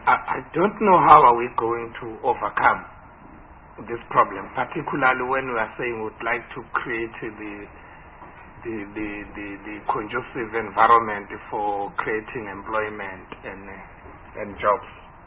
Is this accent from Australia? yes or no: no; Durban, KwaZulu-Natal, South Africa; Because you find that I'm from Etegwini, Durban, where he says there is a unit, but I've never heard of it.